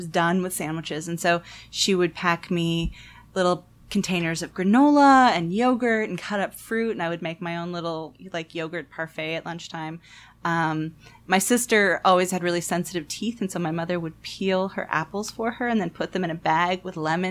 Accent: Oregon, United States; you can only get in Oregon in my home state

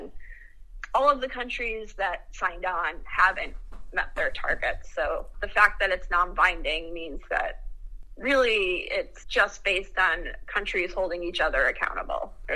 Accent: Oregon, United States; moved away as an adult; So I came from Oregon, and we saw big fires out there, and we always had fires

